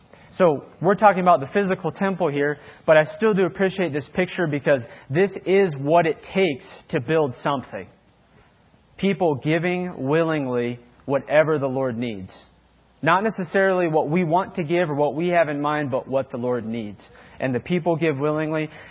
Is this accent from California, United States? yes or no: no; Billings, Montana, United States; as a kid growing up in Billings, driving by, you know, this massive building and finding out that that was a church building.